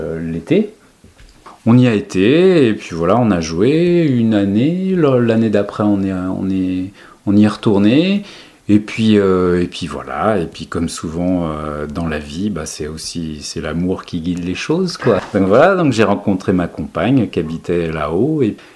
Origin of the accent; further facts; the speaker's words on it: Paris, Île-de-France, France; En fait, moi, je suis parisien de chez Paname. Voilà, j'ai passé 30 ans à Paris. Voilà, je suis un vrai parisien, né dans le 15e.